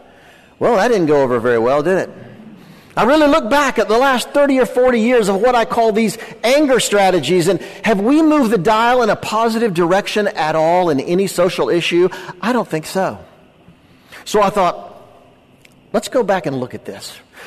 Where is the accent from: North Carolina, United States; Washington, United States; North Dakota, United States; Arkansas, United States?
North Carolina, United States; Charlotte; but honestly, at heart, I'm a preacher's kid from North Carolina. I grew up in Charlotte.